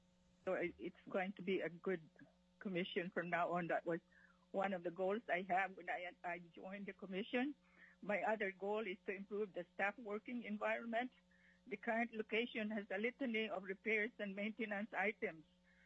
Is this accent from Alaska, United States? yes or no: yes; Fairbanks, Alaska, United States; a volunteer member of the commission is my way of striving to give back to Fairbanks, where it's my hometown.